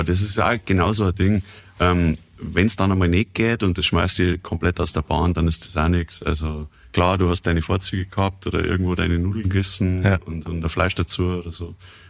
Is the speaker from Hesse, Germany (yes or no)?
no; Rosenheim, Bavaria, Germany; War halt die Erscheinung damals, als ich als kleiner Bub da im Stadion immer die Spiele von der ersten angeschaut habe und immer Verteidiger gewesen bin